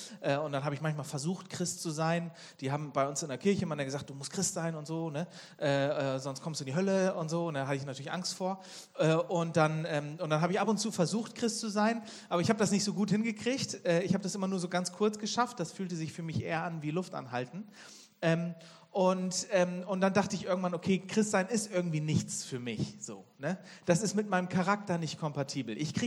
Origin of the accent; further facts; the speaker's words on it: Bremen, Germany; Ich bin eigentlich aufgewachsen in Bremen. Das liegt im Norden. Ich bin in so einer christlichen Familie groß geworden.